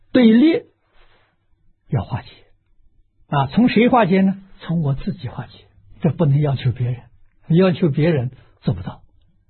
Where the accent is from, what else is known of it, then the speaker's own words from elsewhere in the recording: China; 你看我们中国人常讲啊，哎呀，某人成见很深